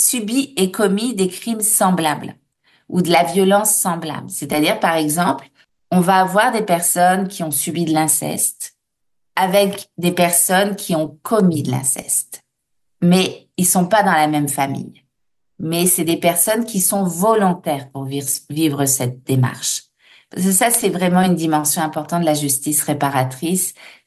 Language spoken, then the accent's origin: French; France; Moi, je viens de la France, hein, et j'ai fait des études de droit